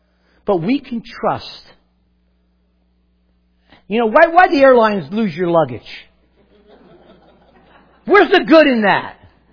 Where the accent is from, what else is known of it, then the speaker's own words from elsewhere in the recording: New Jersey, United States; Well, I'm from Jersey, man. You don't go to church in sneakers.